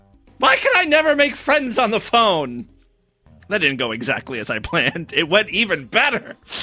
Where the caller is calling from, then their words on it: Las Vegas, Nevada, United States; I am calling from Las Vegas, Nevada